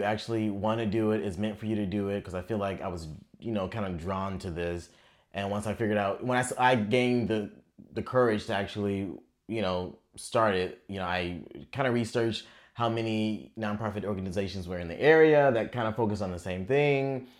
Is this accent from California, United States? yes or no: yes; Sacramento, California, United States; now in San Diego, United States; I'm actually from Sacramento. Well, I grew up in Sacramento, but I claim San Diego because I've been here for so long.